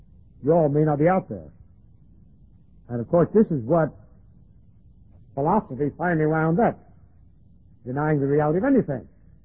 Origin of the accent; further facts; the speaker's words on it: Jacksonville, Florida, United States; born there; I was born in Jacksonville, Florida, 63 years ago, last July the 6th.